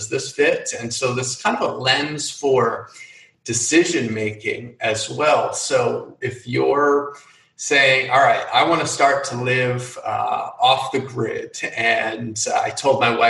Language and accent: English; New York, United States; So I'm from New York State, and everything upstate, you know, within a couple hours drive of the city